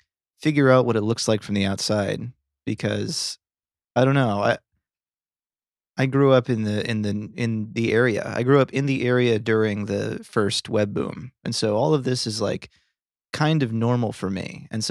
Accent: United States; It hit me the other day that this is weird to me as an American, but it shouldn't be weird.

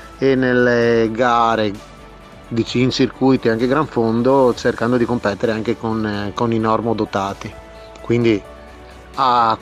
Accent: Padua, Veneto, Italy; Diciamo che sono nato proprio a Padova, ma proprio nel centro di Padova, che forse più centro non si può, perché sono nato proprio dietro alla vecchia fiera e dietro all'ex mercato ortofrutticolo di Padova

